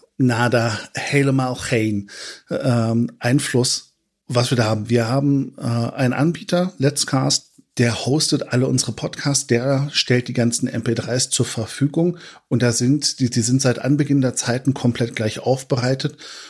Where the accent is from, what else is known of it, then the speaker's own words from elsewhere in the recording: Netherlands; ich habe meine Kindheit in den Niederlanden verbracht